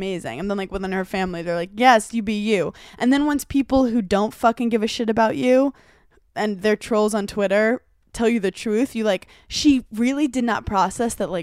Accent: Spain; because you know I'm from España and my mom's, you know

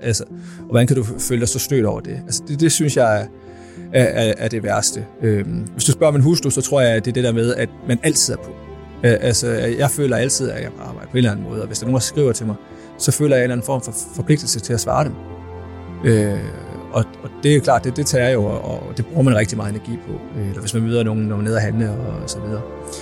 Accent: Rønde, Central Denmark Region, Denmark; Nu kommer jeg fra Rønde, lige der ved Kalø Vig.

